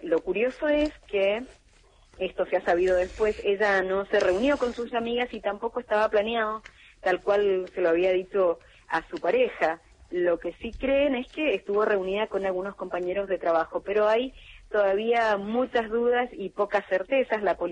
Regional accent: Bahía Blanca, Buenos Aires Province, Argentina; now in Mendoza, Argentina; Bueno, yo soy bahiense y elijo todo, me considero mendocina por adopción.

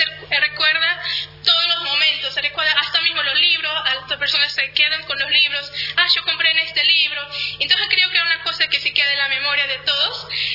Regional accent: Brazil; Spanish is a second language; Yo soy de Brasil.

